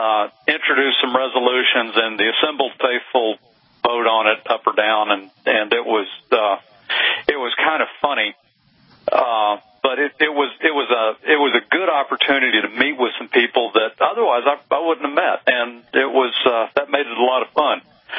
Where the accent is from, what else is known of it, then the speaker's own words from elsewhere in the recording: Phoenix, Arizona, United States; We did. It was in my hometown of Phoenix, Arizona. It was about 10 minutes down the road from me.